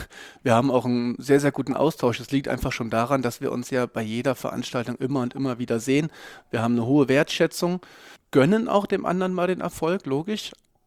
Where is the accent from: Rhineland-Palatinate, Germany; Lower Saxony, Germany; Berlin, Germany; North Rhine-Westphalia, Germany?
Berlin, Germany; ich bin ein Kind des Ostens, bin in Berlin groß geworden